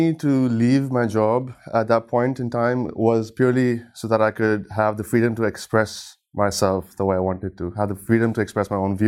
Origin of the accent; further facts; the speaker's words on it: Dubai, United Arab Emirates; now in Canada; I'm from Pakistan. I was born and raised in Dubai, and I've spent half of my adult life in Canada.